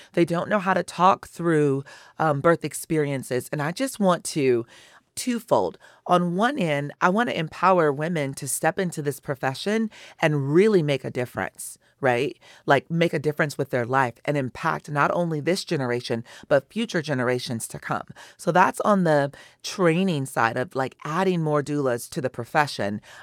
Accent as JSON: {"language": "English", "region": "California", "country": "United States", "said": "So I have three children and I'm from California. So I have a child in every state that I'm connected to. So I'm from California."}